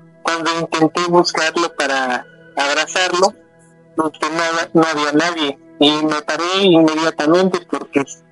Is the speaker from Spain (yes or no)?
no; Teziutlán, Puebla, Mexico; Yo soy originario de Teciutlán, Puebla.